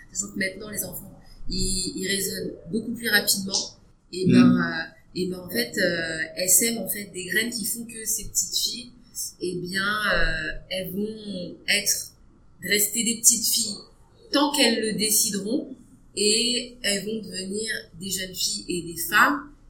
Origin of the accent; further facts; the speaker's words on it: France; parce que je suis française mais avec une culture différente